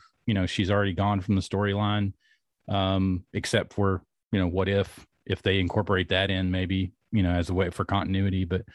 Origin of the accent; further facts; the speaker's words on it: Clinton, Tennessee, United States; So the main character of the show has a shop in Clinton, Tennessee, and that's where I grew up.